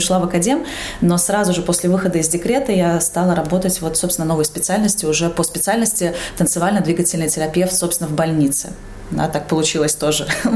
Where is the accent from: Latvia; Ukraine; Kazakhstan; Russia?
Latvia; Jelgava; now in Riga, Latvia; Елгава мой родной город, я в нем училась, заканчивала школу, потом уже переехала в Ригу, и сейчас, получается, езжу, да, на работу в Елгаву.